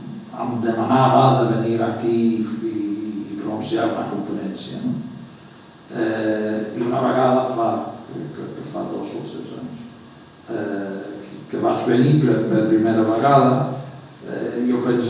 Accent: Liverpool, North West England, United Kingdom; Jo vaig néixer a Liverpool, que és una ciutat que va patir molt durant els bombardejos dels nazis durant la Segona Guerra Mundial. Jo vaig néixer el 46

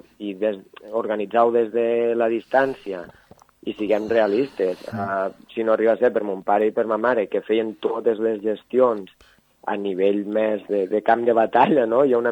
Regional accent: Capçanes, Catalonia, Spain; Bueno, jo sempre dic que sóc de Capçanes

